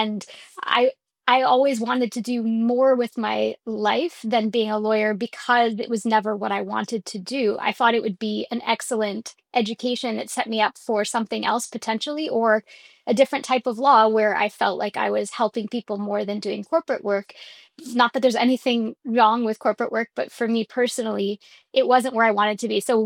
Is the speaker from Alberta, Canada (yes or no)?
no; Montreal, Quebec, Canada; I applied when I was 18, and I'm from Montreal.